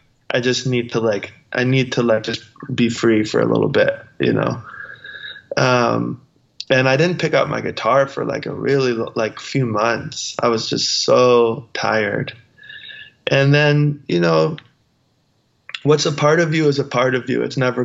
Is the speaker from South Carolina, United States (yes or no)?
yes; South Carolina, United States; You know, I'm from South Carolina. I'm from a small town, you know.